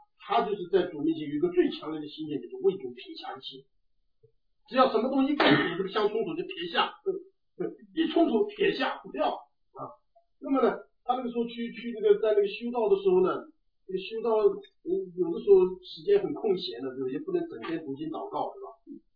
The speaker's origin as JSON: {"language": "Chinese", "country": "China", "said": "就像我们很多中国人一样啊，我们以我们中国人的背景为荣耀，我们提起的中国人的5000年的文化历史怎么样啊？"}